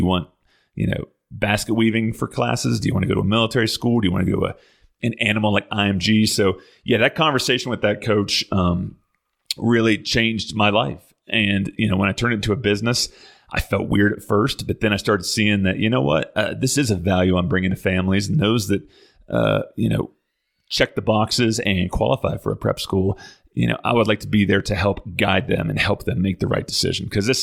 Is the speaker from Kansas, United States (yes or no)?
no; Kentucky, United States; since I am from Kentucky, you know, it's up there with New York City, Washington, D.C., Indiana, as being, you know, basketball meccas, right? So I knew there was tons of talent in Kentucky because I grew up there